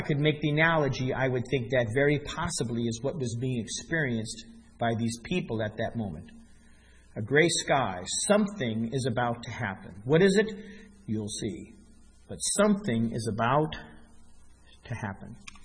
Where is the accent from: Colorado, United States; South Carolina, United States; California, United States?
Colorado, United States; Denver; I grew up in Denver in the Midwest, and I know that feeling just before the tornado comes by.